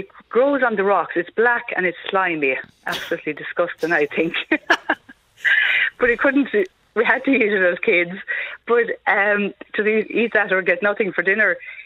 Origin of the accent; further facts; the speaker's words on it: Munster, Ireland; now in Kildare, Ireland; No, I'm from Clare originally, but I've been out of there 40 years now. I'm in Kildare